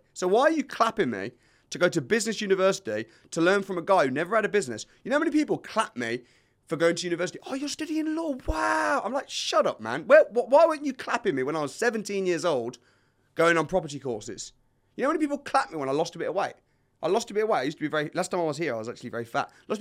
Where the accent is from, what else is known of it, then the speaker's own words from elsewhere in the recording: England, United Kingdom; I got a bit of an accent because I'm from the Midlands.